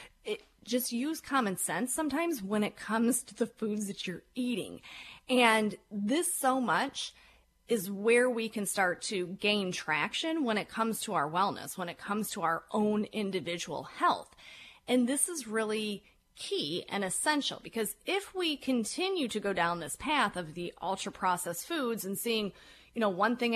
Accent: Michigan, United States; being that I'm from Michigan, so in Michigan you have, you know, you have cherry season and then you have apple season.

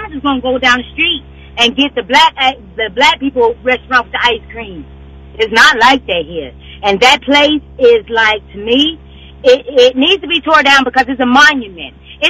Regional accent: Gastonia, North Carolina, United States; I'm from Gastonia as well.

